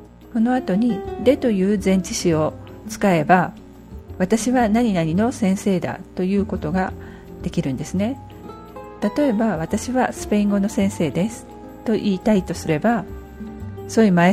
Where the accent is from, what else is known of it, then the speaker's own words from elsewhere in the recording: Tokyo, Japan; 例えば私の場合は東京出身なんで